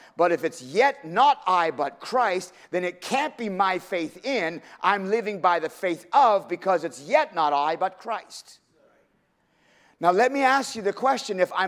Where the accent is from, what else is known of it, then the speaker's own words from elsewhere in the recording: Canada; I'm Canadian, born and bred.